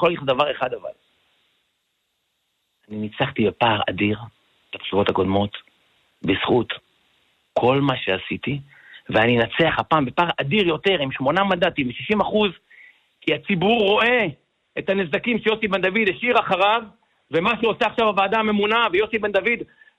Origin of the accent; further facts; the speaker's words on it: Tiberias, Northern District, Israel; born there; לא, אנחנו נולדנו בשכונת אחווה בטבריה.